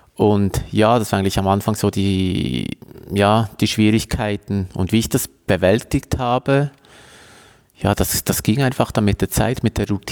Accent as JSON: {"language": "German", "country": "Switzerland"}